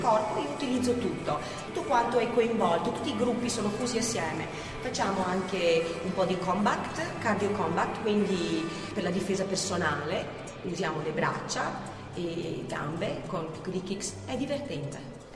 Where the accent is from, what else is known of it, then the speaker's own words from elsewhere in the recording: United States; Io sono americana, quindi ho cercato di importare un po' di cose dagli Stati Uniti